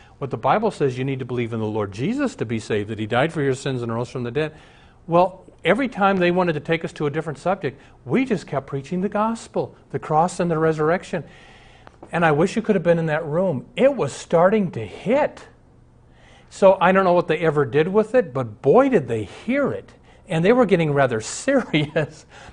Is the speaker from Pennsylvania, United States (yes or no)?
no; Omaha, Nebraska, United States; I grew up in Omaha with a couple atheist buddies